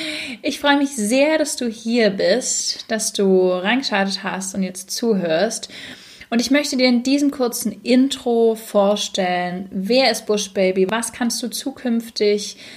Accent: Germany; now in Berlin, Germany; ich komme aus Deutschland, genau zu sein, wohne ich seit vielen, vielen Jahren in Berlin.

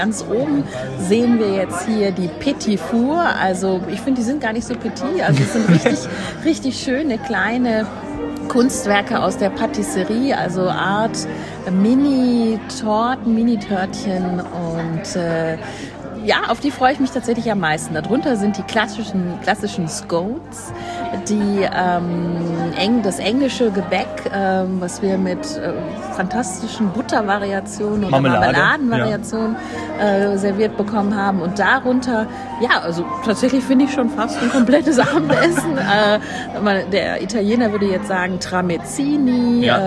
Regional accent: Bavaria, Germany; was können wir denn vielleicht mal bei uns in Bayern machen

